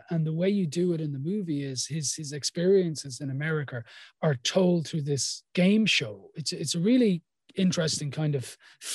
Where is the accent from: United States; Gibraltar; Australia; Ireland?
Ireland; Dublin, Leinster; I grew up in Dublin.